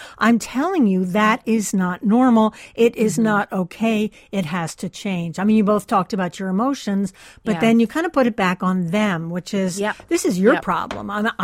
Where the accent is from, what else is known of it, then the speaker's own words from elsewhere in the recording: Canada; As a Canadian